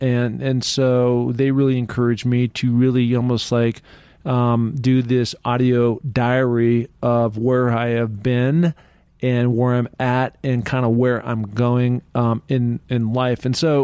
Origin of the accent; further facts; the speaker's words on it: Seattle, Washington, United States; I had been, you know, born and raised in Seattle, went to the big city high school, Roosevelt, then went on to the University of Washington to play football.